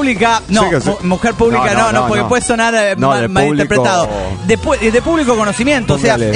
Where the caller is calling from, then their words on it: La Plata, Buenos Aires Province, Argentina; Hola, soy … de La Plata, Argentina.